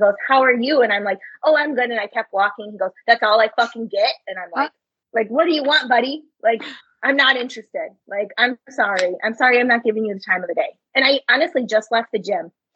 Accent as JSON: {"language": "English", "town": "St. Paul", "region": "Minnesota", "country": "United States", "said": "I'm from St. Paul. So it's like, you know, like I don't judge people from St. Paul in any sense. I'm a St. Paul girl."}